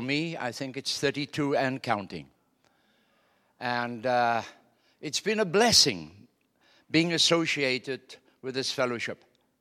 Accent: South Africa; I hail from South Africa. So with an African on stage, you can expect anything

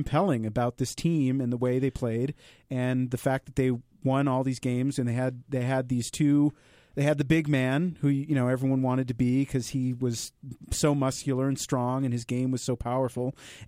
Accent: Boston, Massachusetts, United States; I grew up in Boston, and I grew up in the Greg Montross era

